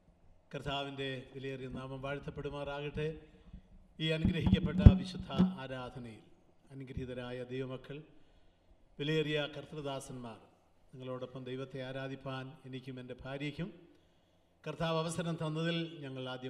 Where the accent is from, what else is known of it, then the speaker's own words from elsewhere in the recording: Kerala, India; ഞങ്ങൾ മലബാറിൽ ജനിച്ചു വളർന്നവരാണ്.